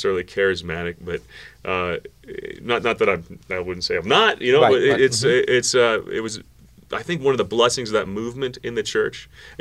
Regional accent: Ringwood, New Jersey, United States; Ringwood, New Jersey. You know, just nice small town USA.

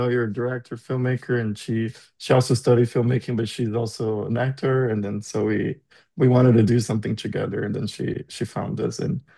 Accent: Brazil; now in Los Angeles, United States; We're both from Brazil, but we didn't hang out there much. And then I moved to Chicago, and then I moved

